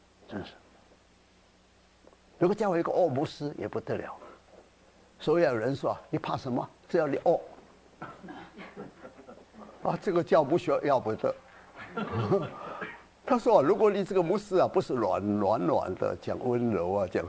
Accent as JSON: {"language": "Chinese", "region": "Guangdong", "country": "China", "said": "如果我们广东人说扎经"}